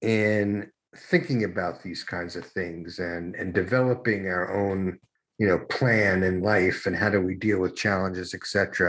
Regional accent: New York, United States; accent: New York; My New York accent really came back.

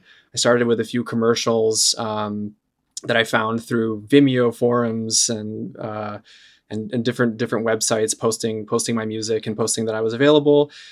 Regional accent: São Paulo, Brazil; moved away as an adult; now in United States; I'm originally from Sao Paulo, Brazil. I lived there until I was 18. My dad is American and my mom is Brazilian. And I went to an American school in Brazil.

